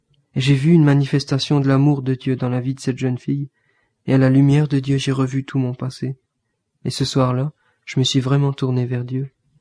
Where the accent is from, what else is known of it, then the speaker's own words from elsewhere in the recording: France; born there; Je suis né en France dans une famille émigrée d'Algérie, donc musulmane.